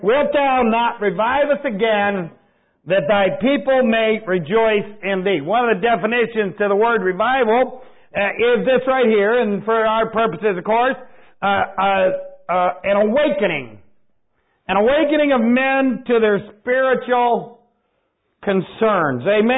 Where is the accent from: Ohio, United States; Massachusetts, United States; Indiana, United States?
Ohio, United States; Dayton; And I come here from Dayton, Ohio, and it is a privilege to be here.